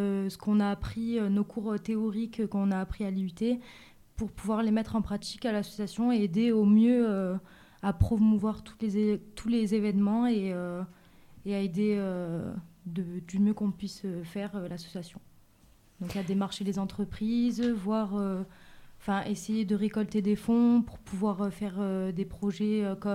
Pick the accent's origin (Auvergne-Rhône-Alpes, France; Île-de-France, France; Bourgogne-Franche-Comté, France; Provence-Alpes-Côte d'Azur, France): Provence-Alpes-Côte d'Azur, France; Avignon; je viens pas de Digne à la base aussi. Enfin, je viens d'Avignon.